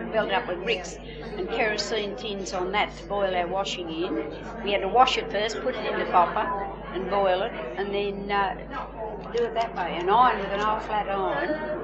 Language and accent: English; Kempsey, New South Wales, Australia; born there; moved away as an adult; I was born in Kempsey in 1920. And I come down here when I was first married